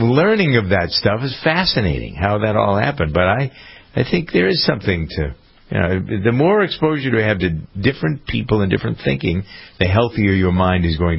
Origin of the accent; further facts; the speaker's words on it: Framingham, Massachusetts, United States; I'm from Framingham, Massachusetts. There wasn't a Muslim within 100 miles of here when I was a kid growing up.